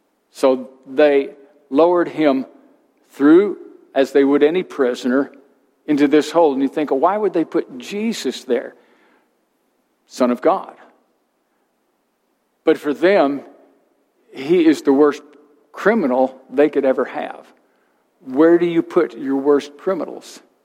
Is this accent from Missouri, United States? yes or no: yes; St. Louis, Missouri, United States; not quite as big as the Mississippi that I knew from growing up in St. Louis